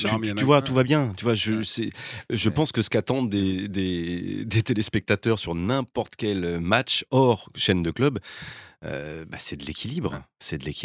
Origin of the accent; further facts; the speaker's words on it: Lyon, Auvergne-Rhône-Alpes, France; Je suis lyonnais.